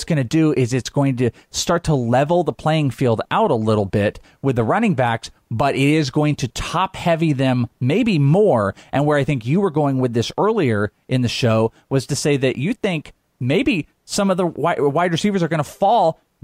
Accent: Wales, United Kingdom; I'm Welsh.

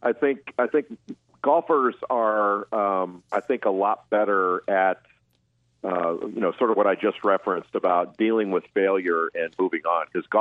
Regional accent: Los Angeles, California, United States; I grew up in Los Angeles, and my brother was a great golfer.

